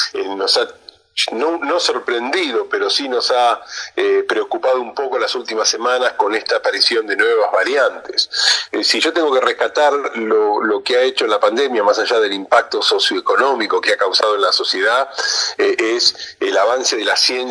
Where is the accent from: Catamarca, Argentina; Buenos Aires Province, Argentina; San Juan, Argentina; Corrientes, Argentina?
Buenos Aires Province, Argentina; La Plata; also born or lived in United States; Yo soy platense con familia de Las Flores, provincia de Buenos Aires, que se fueron a La Plata y crecí en La Plata. En realidad nací en Estados Unidos cuando mis padres estaban haciendo un viaje en Estados Unidos, pero estuve simplemente unos meses acá y después volví a La Plata